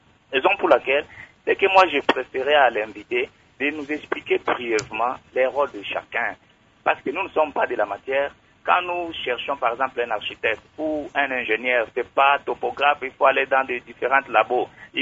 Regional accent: DR Congo; chez nous en République démocratique du Congo

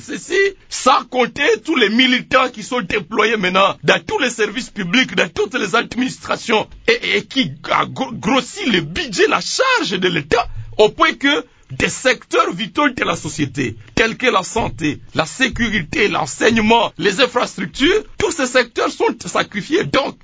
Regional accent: Goma, North Kivu, DR Congo; Je viens de Goma

